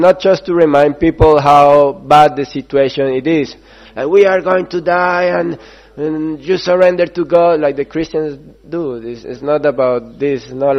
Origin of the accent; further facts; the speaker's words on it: Colombia; For example, I'm from Colombia.